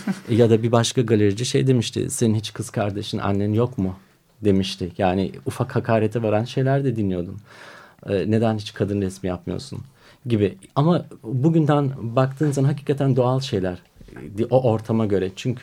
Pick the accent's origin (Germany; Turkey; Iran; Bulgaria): Germany; Almanya'da doğdum, büyüdüm. Üniversiteyi burada okudum.